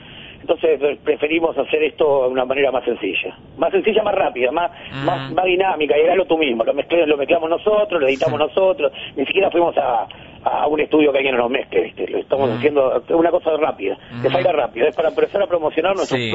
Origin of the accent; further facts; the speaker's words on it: Montevideo, Uruguay; moved away; Yo soy de Montevideo.